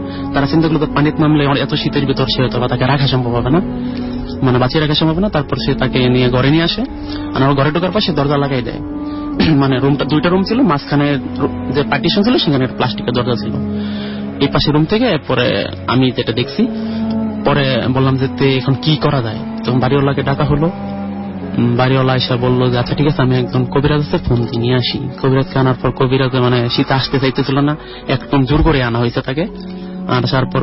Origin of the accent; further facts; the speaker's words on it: Mymensingh Division, Bangladesh; now in Dhaka, Bangladesh; আমি এসেছি ঢাকার বক্সিবাজার থেকে, আমার গ্রামের বাড়ি হলো ময়মনসিংহ জেলা মুক্ত ঘটনা চেচুয়াবাজার বলবাড়ি গ্রামে।